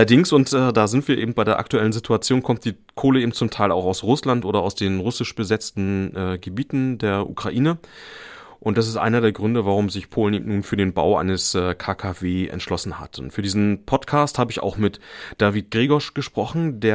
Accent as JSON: {"language": "German", "town": "Schwerin", "region": "Mecklenburg-Vorpommern", "country": "Germany", "tie": "born or raised there", "said": "Ich war 10, ich bin in Schwerin aufgewachsen"}